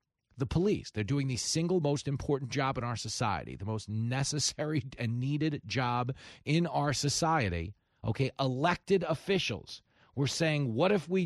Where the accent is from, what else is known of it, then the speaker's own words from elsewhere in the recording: Levittown, New York, United States; I was growing up in Levittown, a lot of, you know, biggest post-World War II community for American GIs returning home from the war.